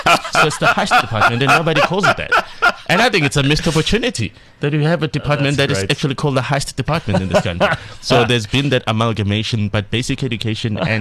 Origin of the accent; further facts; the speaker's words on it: South Africa; once they've set up that spaza shop and I'm sitting across the road as a South African, I'm thinking